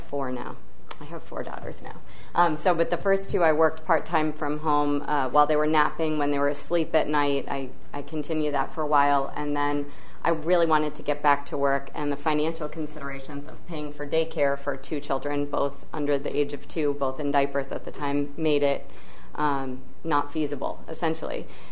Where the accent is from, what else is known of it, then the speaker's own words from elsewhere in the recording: Massachusetts, United States; I grew up in Massachusetts, went to law school at BU, and was a nonprofit attorney for 7 years.